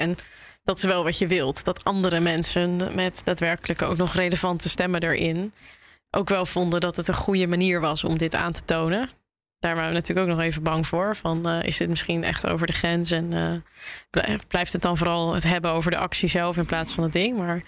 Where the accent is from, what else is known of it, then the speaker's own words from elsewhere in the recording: Netherlands; dat ik uit Nederland kom